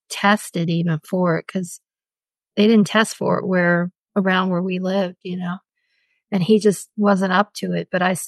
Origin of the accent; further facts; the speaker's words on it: Pennsylvania, United States; moved away as an adult; So I got married when I was 21 and I grew up in Pennsylvania and the man I married to California